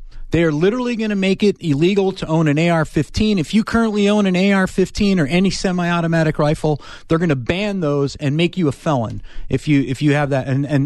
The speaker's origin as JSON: {"language": "English", "region": "Pennsylvania", "country": "United States", "said": "but like in my home state of Pennsylvania, that state's booming now for natural gas."}